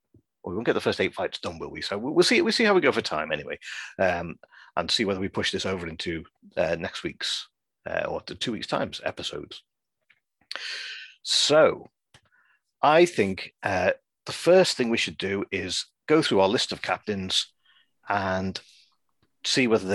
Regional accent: North West England, United Kingdom; I'm from the Wirral, just south of Liverpool.

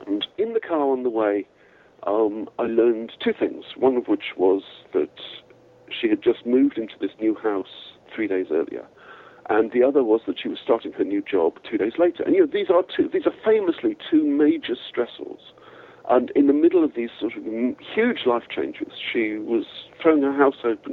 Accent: England, United Kingdom; now in California, United States; I'm English. We don't talk about these things.

